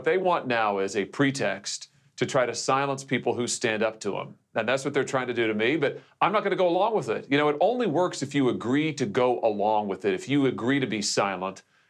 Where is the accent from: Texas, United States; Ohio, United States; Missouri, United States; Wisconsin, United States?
Missouri, United States; I just think of the many folks in my home state, Mike, in Missouri